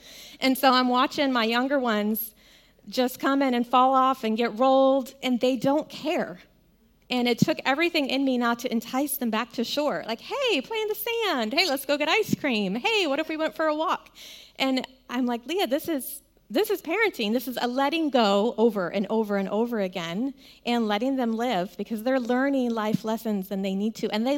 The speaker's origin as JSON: {"language": "English", "region": "North Carolina", "country": "United States", "tie": "born or raised there", "said": "I actually grew up in North Carolina. I'm not from California."}